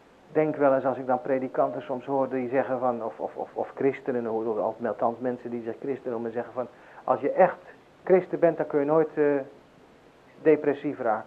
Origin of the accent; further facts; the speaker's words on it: Zeeland, Netherlands; Ik weet wel, ik kom dan uit Zeeland